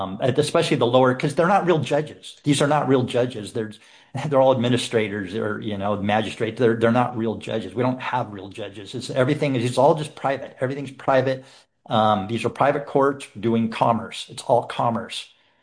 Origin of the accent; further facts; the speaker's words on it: California, United States; It's so I'm an American. I am a California state citizen.